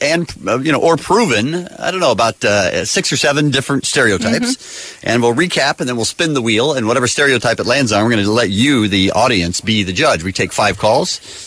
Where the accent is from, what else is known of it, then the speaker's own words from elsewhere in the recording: Phoenix, Arizona, United States; I grew up in Phoenix. It could be sunny and 70 every single day of the year